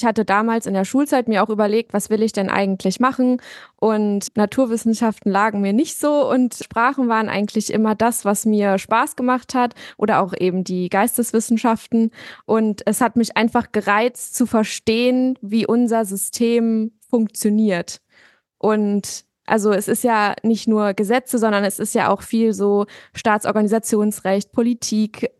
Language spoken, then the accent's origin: German; Berlin, Germany; moved away as an adult; now in Frankfurt, Germany; Genau, ich komme aus Berlin ursprünglich. Ich bin vor 6 Jahren jetzt hier nach Frankfurt gegangen.